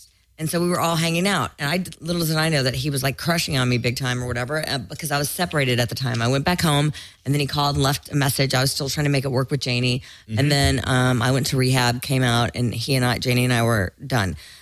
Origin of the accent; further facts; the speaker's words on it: Louisiana, United States; Well, I'm from Louisiana, and they're not hip on trying to educate us on that type of stuff.